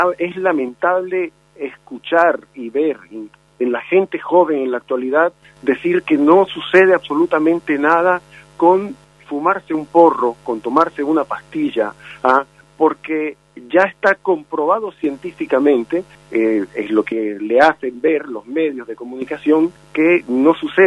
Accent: Santa Marta, Magdalena, Colombia; Yo soy de Colombia, Santa Marta, Colombia.

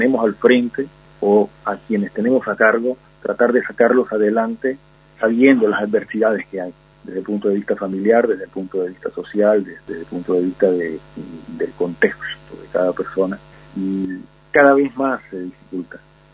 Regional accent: Colombia; now in Argentina; Cosa que, de donde yo vengo, es muy frecuente. Yo soy de Colombia

